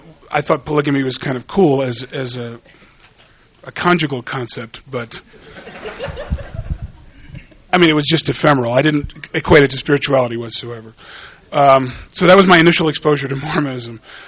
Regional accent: Cranston, Rhode Island, United States; I was born and raised in Cranston, Rhode Island.

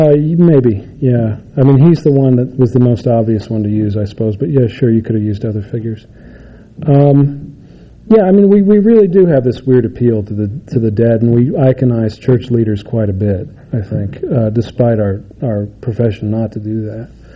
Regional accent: Utah, United States; You know, I grew up in Utah County

